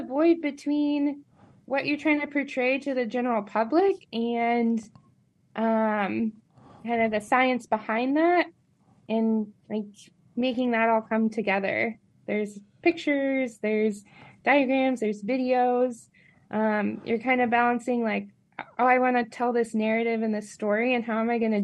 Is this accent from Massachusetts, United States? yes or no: no; Juneau, Alaska, United States; I grew up in Juneau in Southeast Alaska.